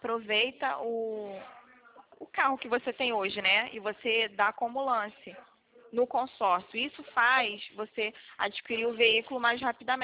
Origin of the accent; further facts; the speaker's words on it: Rio de Janeiro, Brazil; aqui no Rio, que eu sou daqui do Rio, né?